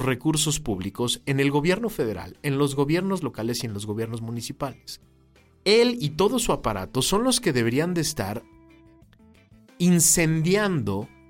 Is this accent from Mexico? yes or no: yes; Mexico